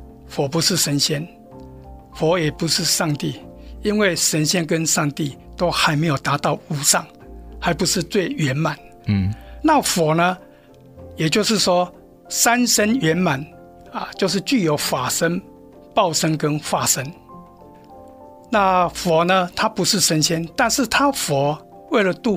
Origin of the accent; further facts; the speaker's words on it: Taiwan; now in United States; 我是来自台湾，那当初我在台湾出家，也在当地创办佛学院，